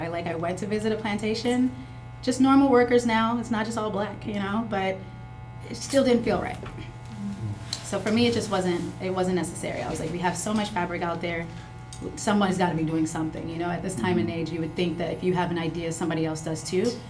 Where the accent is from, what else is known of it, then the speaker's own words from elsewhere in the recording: Nigeria; I'm from Nigeria